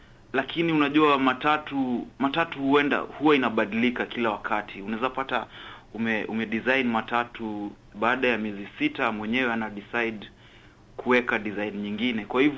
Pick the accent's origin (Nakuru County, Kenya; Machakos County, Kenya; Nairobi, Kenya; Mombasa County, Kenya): Nairobi, Kenya; na natoka Nairobi, Kenya.